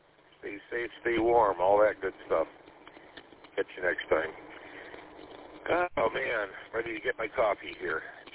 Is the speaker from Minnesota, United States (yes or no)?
no; Three Rivers, Michigan, United States; also born or lived in Gaylord / Detroit; now in Lincoln Park, United States; But I grew up over in Three Rivers, south of Kalamazoo there. I spent most of my, a lot of my life over there. Then I lived up in Gaylord for 3 years, and then I moved to Detroit about 11, 12 years ago.